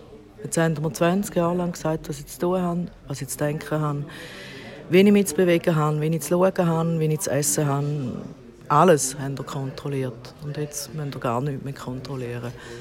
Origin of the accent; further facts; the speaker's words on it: Chur, Graubünden, Switzerland; born there; ich bin in Chur geboren, als jüngstes von 9 Kindern.